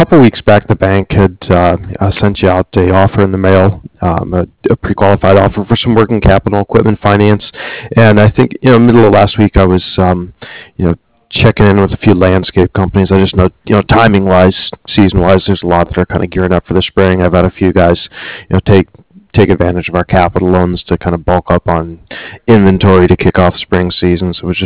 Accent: Ohio, United States; I'm from Ohio originally. I still have family in that area

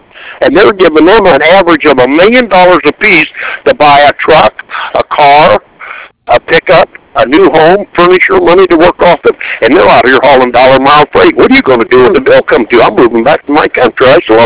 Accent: United States; I'm glad I'm American. I'm just not proud to be one.

